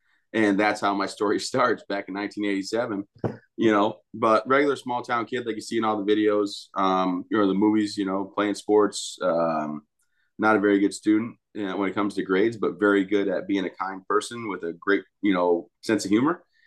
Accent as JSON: {"language": "English", "region": "Michigan", "country": "United States", "said": "I was from Michigan, and, you know, I was able to live down the road from family."}